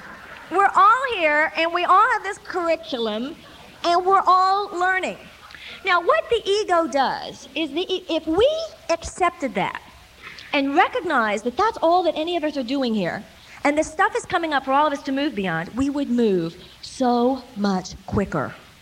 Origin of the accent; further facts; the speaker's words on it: the South, United States; But you see, I come from the South, so I've seen how this really works, you see.